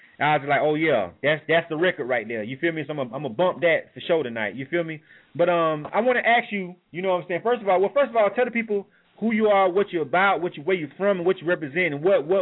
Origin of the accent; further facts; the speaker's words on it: Florida, United States; You represent for the home state. I'm from Florida myself, too.